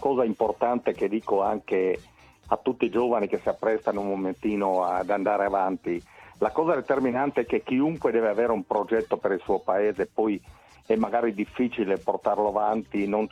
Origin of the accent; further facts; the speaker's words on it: Ravascletto, Friuli-Venezia Giulia, Italy; E sono nato a Ravascletto circa una settantina di anni fa. Ho vissuto la mia gioventù chiaramente qua in questo posto in mezzo alle montagne.